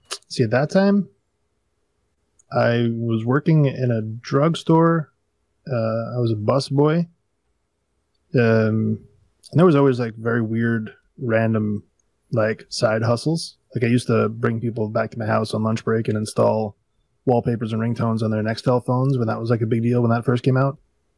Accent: New York, United States; I'm actually from Long Island, pretty much smack dab in the middle of it.

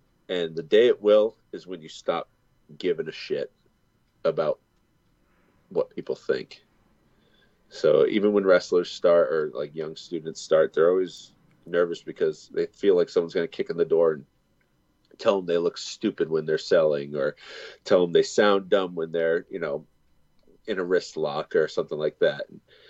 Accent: Boston, Massachusetts, United States; I'm from fucking Boston. I'm a chef and a wrestler.

